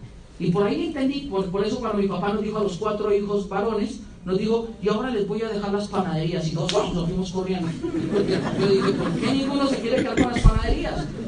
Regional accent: Colombia; born there; yo nací en Colombia, pues solamente alcanza para eso

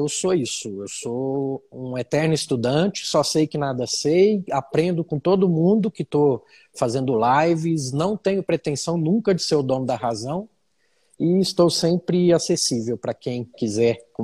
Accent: Minas Gerais, Brazil; venho de Minas Gerais, de uma família espírita.

